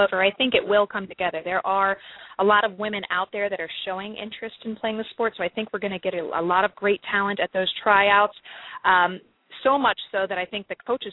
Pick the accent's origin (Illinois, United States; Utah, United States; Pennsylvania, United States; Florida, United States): Florida, United States; Orlando; also born or lived in Washington, D.C.; now in Virginia, United States; I started boxing when I was about 16 years old in Orlando, Florida, which is my hometown, and continued boxing throughout the military until I found my home in Washington, D.C. I currently reside in Virginia